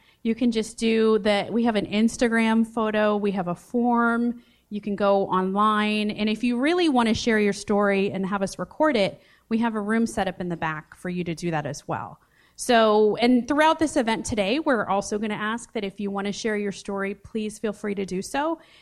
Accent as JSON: {"language": "English", "town": "Miami", "region": "Florida", "country": "United States", "tie": "born there", "said": "I was born in Miami, Florida, and my parents came here from the Caribbean, from Trinidad, in the early 70s"}